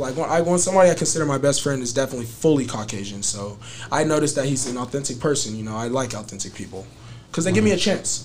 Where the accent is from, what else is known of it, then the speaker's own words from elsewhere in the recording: Las Vegas, Nevada, United States; I'm from Vegas, actually. Vegas? My family's from Chicago, but I'm from Vegas, so that's what it is for me.